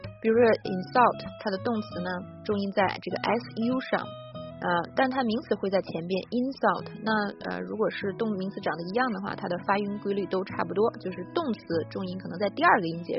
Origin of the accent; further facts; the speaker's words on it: China; 因为呢作为中国人通常能比较了解，因为我们可能会犯共同的错误